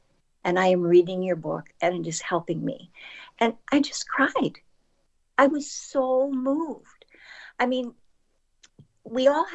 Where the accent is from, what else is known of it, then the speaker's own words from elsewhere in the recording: Cleveland, Ohio, United States; I have a friend in Cleveland, Ohio. I'm from Cleveland.